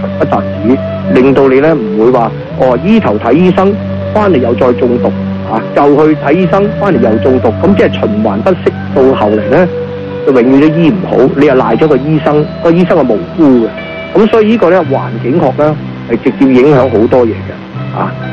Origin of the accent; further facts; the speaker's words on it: Hong Kong; 我是香港来的，所以是 WON